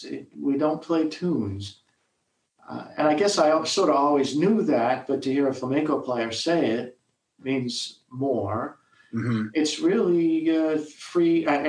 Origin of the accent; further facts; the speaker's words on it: Boston, Massachusetts, United States; from Boston.